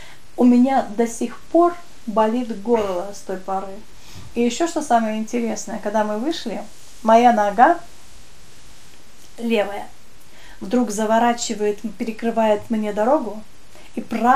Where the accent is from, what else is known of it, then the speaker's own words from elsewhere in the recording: Ural, Russia; Малахитовый курь, я с Урала.